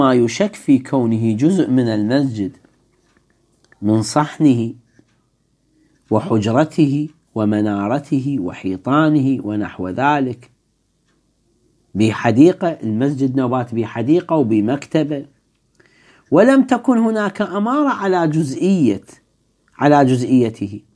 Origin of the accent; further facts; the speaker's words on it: Iraq; عندنا بالعراق مثلا